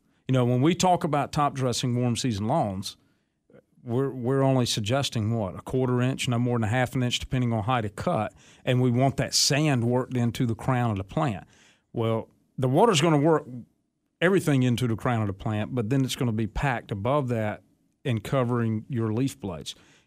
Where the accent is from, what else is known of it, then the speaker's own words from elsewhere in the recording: Clinton, United States; I remember my yard when I grew up in Clinton, the backyard would flood a good bit.